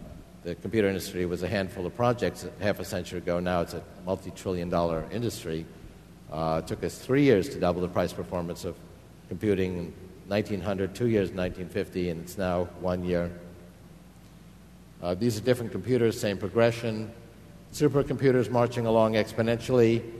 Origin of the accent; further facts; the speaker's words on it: Queens, New York, United States; When I was a high school student growing up in Queens, New York, I used to hang out at the surplus electronics shops on Canal Street, and they're still there.